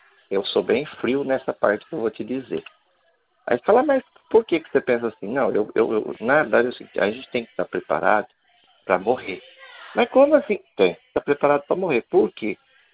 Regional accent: Paraná, Brazil; Paraná, que é a minha região, né? A minha cidade natal.

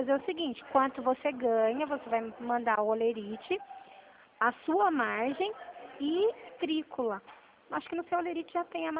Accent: São Paulo, Brazil; por isso que o meu número fica DDD19, que eu sou aqui do interior de São Paulo.

